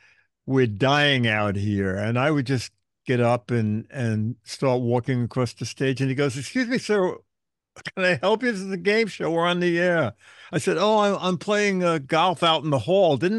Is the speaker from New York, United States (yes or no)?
yes; New York City, New York, United States; born there; I was born in Brooklyn and I live in Manhattan.